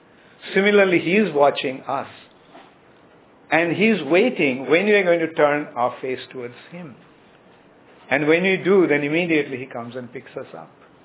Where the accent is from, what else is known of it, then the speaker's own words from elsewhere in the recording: India; I was in Europe. I'm Indian. I'm born Indian. I was in Europe